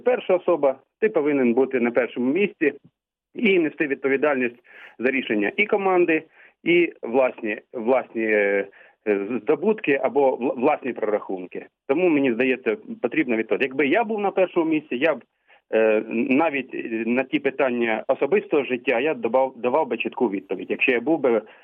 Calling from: Poltava, Poltava Oblast, Ukraine; з Полтави.

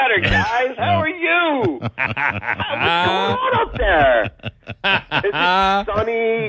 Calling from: Baltimore, Maryland, United States; guys are calling me in Baltimore.

